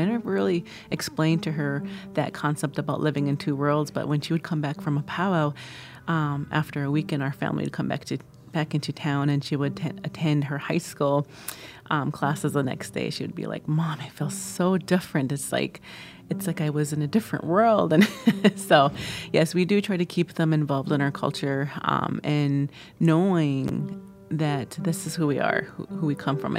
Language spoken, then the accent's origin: English; United States; I grew up actually on the Standing Rock Reservation all my life there.